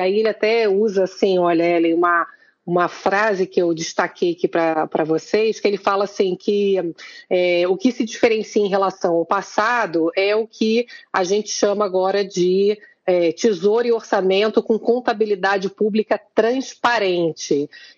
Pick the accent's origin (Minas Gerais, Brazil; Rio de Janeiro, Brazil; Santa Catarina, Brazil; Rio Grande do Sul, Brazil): Rio de Janeiro, Brazil; now in São Paulo, Brazil; eu sou carioca, mas moro aqui há 7 anos e tenho São Paulo no meu coração.